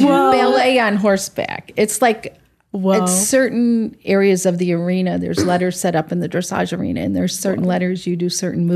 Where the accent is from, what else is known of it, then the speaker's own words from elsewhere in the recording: New York, United States; I'm from upstate New York.